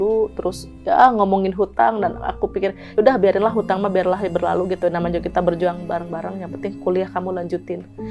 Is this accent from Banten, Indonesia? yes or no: yes; Banten, Indonesia; Mentang-mentang saya orang Banten didiktekan gitu.